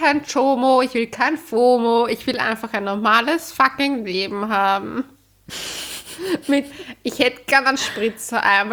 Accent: Austria; Wir sind ja auch Österreicher.

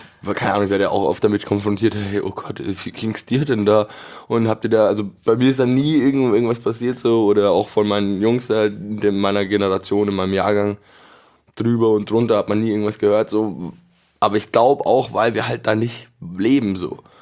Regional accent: Munich, Bavaria, Germany; born there; Ich bin in München geboren. Mein Papa lebt auch hier schon ewig, der kommt eigentlich aus Österreich. Meine Mama ist auch in München geboren.

